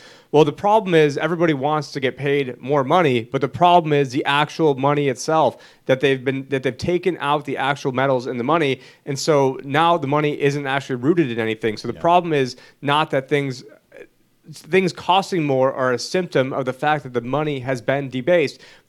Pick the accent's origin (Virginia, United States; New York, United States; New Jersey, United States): New York, United States; But I guess I'm a millennial from New York who went to a liberal arts college